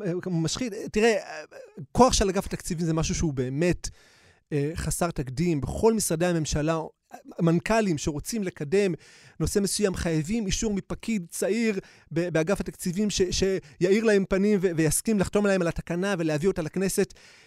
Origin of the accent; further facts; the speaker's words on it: Bnei Brak, Tel Aviv District, Israel; אני גדלתי במקום אחר, גדלתי בבני ברק, עמוק עמוק בתוך הקסבה של בני ברק, גדלתי בחיידרים, למדנו רק הוויות אביי ורבא